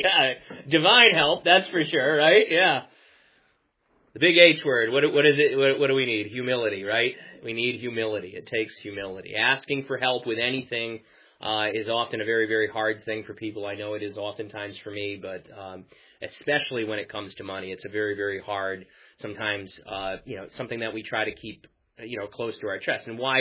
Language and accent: English; United States; amen to that in an American perspective, because as an American, yeah, I sympathize with that.